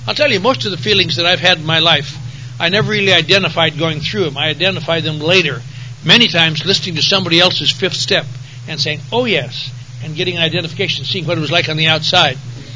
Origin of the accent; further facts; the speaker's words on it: Eau Claire, Wisconsin, United States; you know, I grew up in a little town called Eau Claire, Wisconsin, which is not far from here. And I was raised in the Norwegian Lutheran Church.